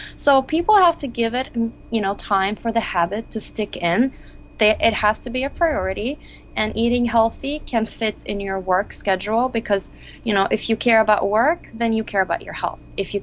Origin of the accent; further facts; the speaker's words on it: Jordan; English is a second language; now in United States; I grew up in Jordan, where, you know, we did have some big grocery stores, but mainly limited options, a lot of homemade foods. Then I moved to the U.S.